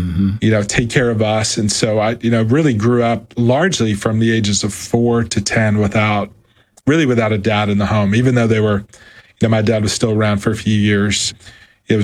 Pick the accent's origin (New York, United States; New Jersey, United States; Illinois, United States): New Jersey, United States; You know, so I grew up in New Jersey.